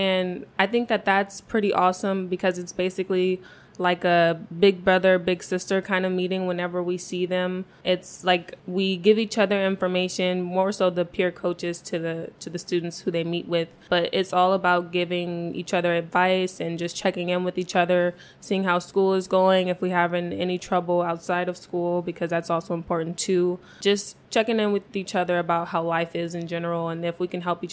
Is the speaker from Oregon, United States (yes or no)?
no; California, United States; I started as a freshman at Chico State, and I'm from the Bay Area.